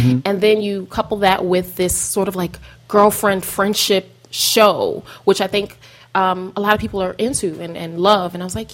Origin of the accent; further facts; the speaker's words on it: Brooklyn, New York, United States; I'm from Brooklyn, son.